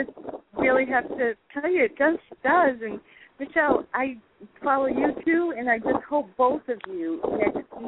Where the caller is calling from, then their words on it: Hull, Massachusetts, United States; I'm on the South Shore, down in Hull.